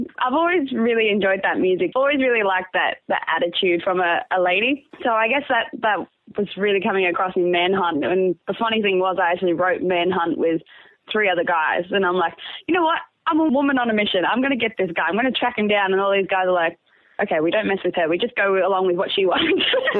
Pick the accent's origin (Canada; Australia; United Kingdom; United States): Australia; Sydney, New South Wales; because obviously I'm from Sydney and he's in Brisbane.